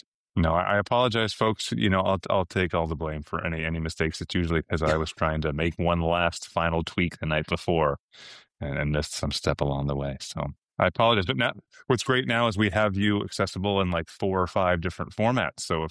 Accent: Canada; now in United States; No, I'm not. I'm from Canada originally.

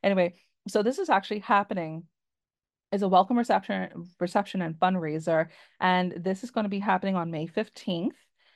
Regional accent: Long Island, New York, United States; Of course, y'all know I'm from Long Island.

